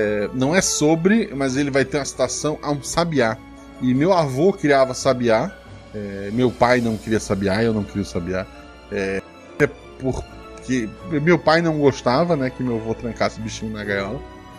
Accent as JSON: {"language": "Portuguese", "town": "Florianópolis", "region": "Santa Catarina", "country": "Brazil", "tie": "born or raised there", "said": "lá no morro, lá onde eu me criei. Tinha pé de árvore, tinha cana de açúcar, tinha um monte de coisa. Isso, floripa."}